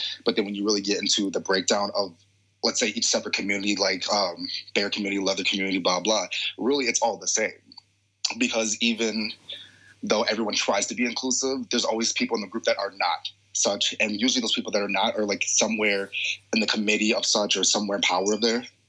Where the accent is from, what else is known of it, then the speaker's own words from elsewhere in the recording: United States; being an American citizen in a different country with what's happening in my country